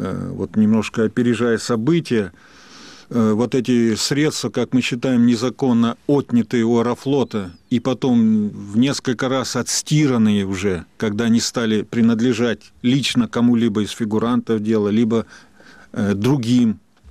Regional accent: Russia; я как россиянин не могу просто так ходить оплеванным

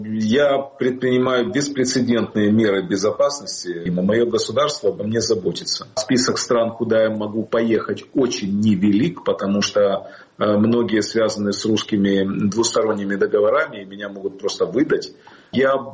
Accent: Kyiv, Ukraine; я живу у себя в моей родной стране. Я родился в Киеве, в Украине, я всю жизнь там прожил.

